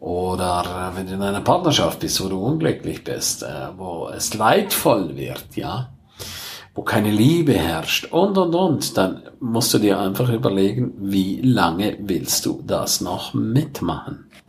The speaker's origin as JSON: {"language": "German", "region": "Graubünden", "country": "Switzerland", "first_language": "Romansh", "second_language": "German", "said": "Meine Muttersprache ist Rätoromanisch für diejenigen, die es nicht wissen. Das ist die vierte Landessprache der Schweiz."}